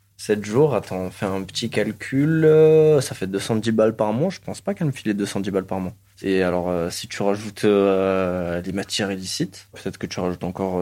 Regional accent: Marseille, Provence-Alpes-Côte d'Azur, France; J'ai fait mon école au Cours Julien. Je crois que j'étais à la rue d'Aubagne, après rue Bucine-Indien. Ouais, c'est vraiment Cours Julien, Notre-Dame-du-Mont, La Plaine. Après, on a bougé plus vers Chaves, Baye.

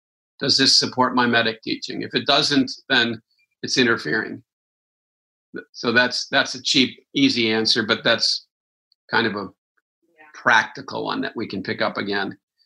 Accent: Wisconsin, United States; Now, I'm from Wisconsin, so I get it.

